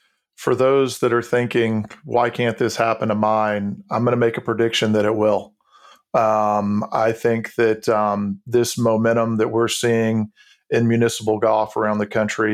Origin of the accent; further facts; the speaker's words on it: South Carolina, United States; I certainly appreciate what's happening in my home state of South Carolina